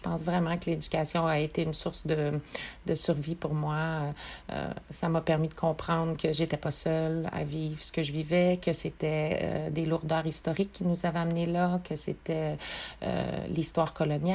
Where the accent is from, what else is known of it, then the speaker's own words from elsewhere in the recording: Témiscamingue, Quebec, Canada; also born or lived in Côte-Nord; parce que j'ai grandi en anglais, en Témiscamingue, communauté française. Ma mère est francophone, s'est battue pour la langue française beaucoup. Alors, j'ai étudié en français toute ma vie.